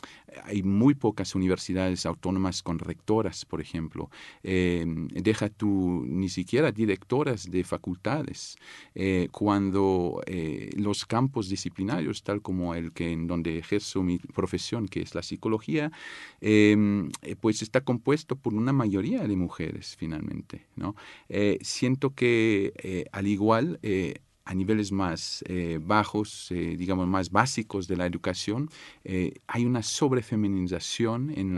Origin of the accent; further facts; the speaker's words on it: Geneva, Switzerland; now in San Luis Potosí, Mexico; el mundo en el que me crié en Suiza, Ginebra, y México, San Luis Potosí principalmente, en donde me radico.